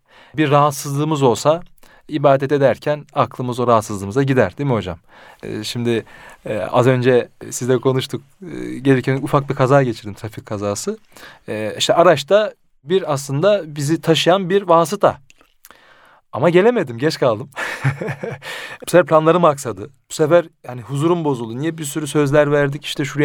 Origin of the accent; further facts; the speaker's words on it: France; Fransa'da doğdum büyüdüm.